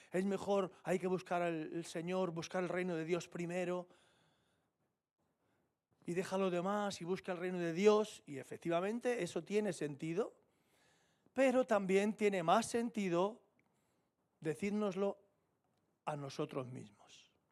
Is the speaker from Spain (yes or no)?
yes; Spain; Estamos aquí en la tierra, somos ciudadanos de la tierra y somos ciudadanos españoles.